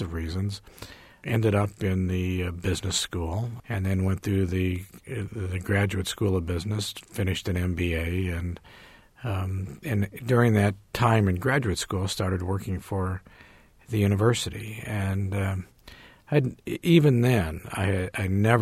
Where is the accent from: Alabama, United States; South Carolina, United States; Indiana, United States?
Indiana, United States; Goshen; Goshen, Indiana is my hometown, and some members of my family still live there, and I have many friends there that have been friends since grade school.